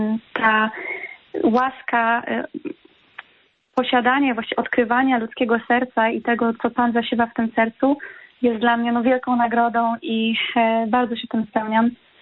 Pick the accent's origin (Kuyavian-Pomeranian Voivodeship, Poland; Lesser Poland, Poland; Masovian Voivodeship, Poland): Lesser Poland, Poland; Kraków; Pochodzę z Krakowa, mieszkam tutaj właściwie od dziecka.